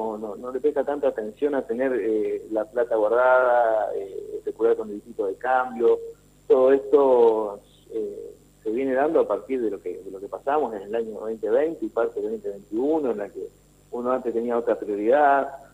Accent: Santa Elena, Entre Ríos, Argentina; yo soy de Santa Elena, estamos a 20 minutos de la ciudad de La Paz.

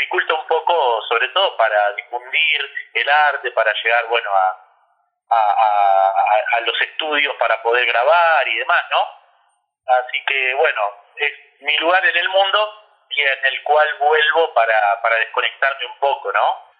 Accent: Barker, Buenos Aires, Argentina; así que yo soy de Barker, yo soy barquense.

